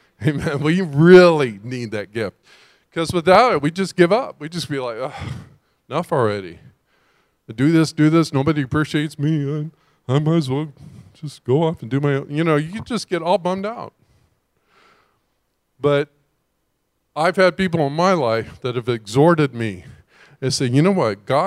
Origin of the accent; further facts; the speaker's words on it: California, United States; now in Hawaii, United States; I grew up in California, which is expensive. And then I moved to Hawaii